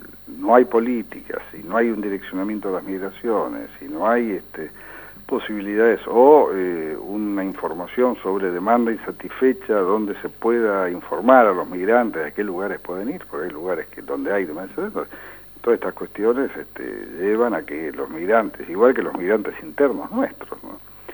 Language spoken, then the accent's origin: Spanish; Argentina; Convivimos como argentinos.